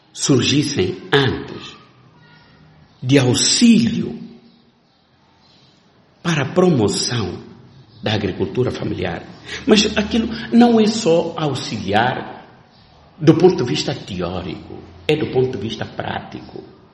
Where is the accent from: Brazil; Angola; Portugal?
Angola; todos nós, enquanto angolanos